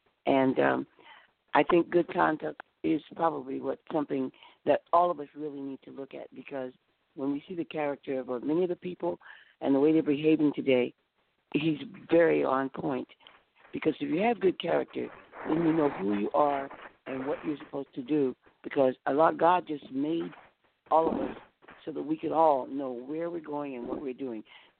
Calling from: Bowie, Maryland, United States; I'm calling from Bowie

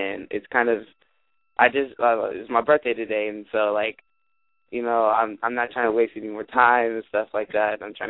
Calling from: Oregon, United States

